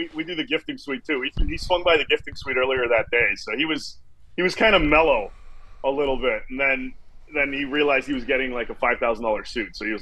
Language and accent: English; Montreal, Quebec, Canada; Like Montreal will be a good time. It's my hometown, so I'll probably.